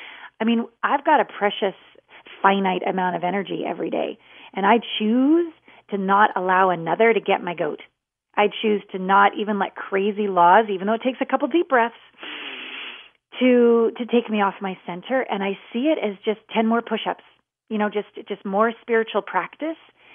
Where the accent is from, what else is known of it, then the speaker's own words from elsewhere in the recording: Canada; I'm a Canadian.